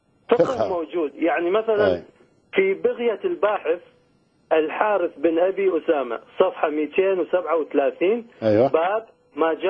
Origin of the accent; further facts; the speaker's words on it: Iraq; وكل يوم أنا لأنه أنا من العراق